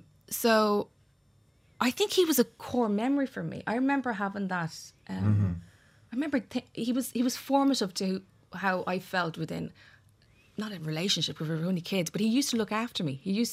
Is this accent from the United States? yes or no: no; Dublin, Leinster, Ireland; So what happened was I grew up in Castleknock.